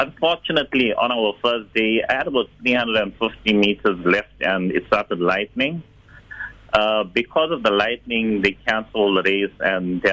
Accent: Durban, KwaZulu-Natal, South Africa; now in Pietermaritzburg, South Africa; Okay. Originally, I'm from Durban. I moved to Pietermaritzburg when I was 19 years old.

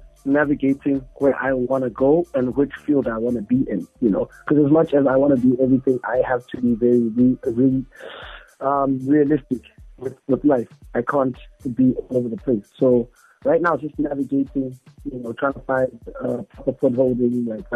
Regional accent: Pittsburgh, Pennsylvania, United States; from Pittsburgh, man.

